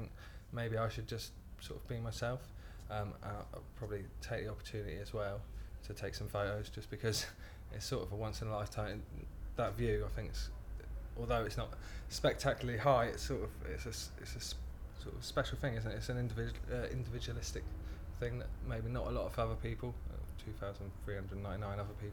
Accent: Bournemouth, South West England, United Kingdom; I'm 22 and I come from Bournemouth.

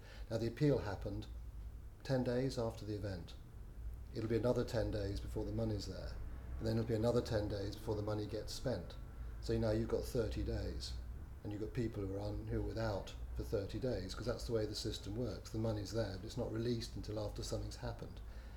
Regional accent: London, United Kingdom; I'm 56 years old and I'm from Tufnell Park in North London.

